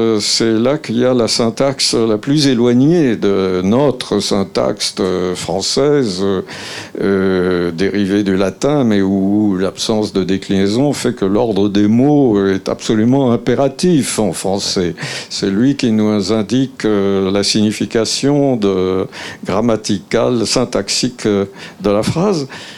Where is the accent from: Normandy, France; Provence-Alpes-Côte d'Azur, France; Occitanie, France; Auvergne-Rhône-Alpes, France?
Auvergne-Rhône-Alpes, France; Clermont-Ferrand; arriver à Marseille et de là à Clermont-Ferrand, ma ville natale.